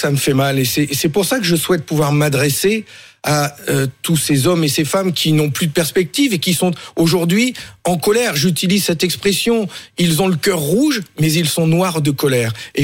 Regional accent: Hauts-de-France, France; toutes ces usines qui se ferment chez moi dans le Nord

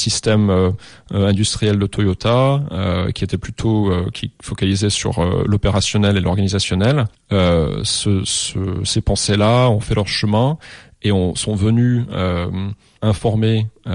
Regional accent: United States; also born or lived in France; Donc, je suis franco-américain. Je suis né aux États-Unis. J'ai grandi ici. J'étais scolarisé ici. Et ensuite, je suis allé vivre en France pour les études supérieures

